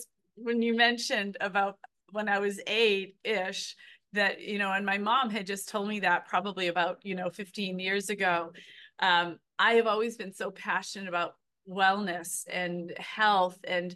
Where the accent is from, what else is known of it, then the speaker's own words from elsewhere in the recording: Burlington, Massachusetts, United States; now in Boston, United States; I grew up in Burlington, Massachusetts, which is just about 12 miles north of the city. But I've been living in Boston proper for about 20 years